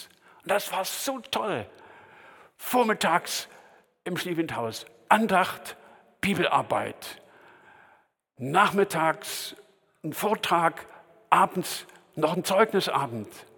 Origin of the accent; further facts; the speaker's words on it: Saxony, Germany; Ich stamme ja aus dem Erzgebirge, aus einer Gemeinde, die ähnlich groß war wie die Andreas-Gemeinde.